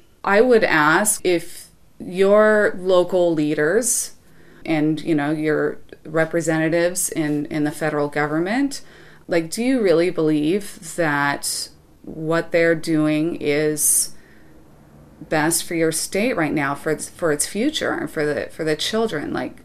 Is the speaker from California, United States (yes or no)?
yes; California, United States; I'm very proud of that as a Californian.